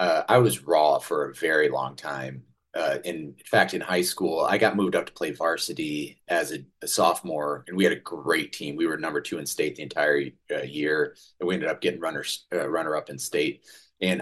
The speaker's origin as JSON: {"language": "English", "town": "Sioux City", "region": "Iowa", "country": "United States", "tie": "born or raised there", "said": "I grew up in Sioux City, which is just 1.5 hours north of Omaha"}